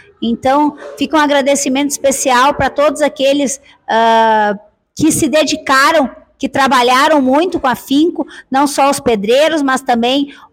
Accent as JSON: {"language": "Portuguese", "region": "Rio Grande do Sul", "country": "Brazil", "said": "o grande amor que nós temos em dizer que nós somos gaúchos"}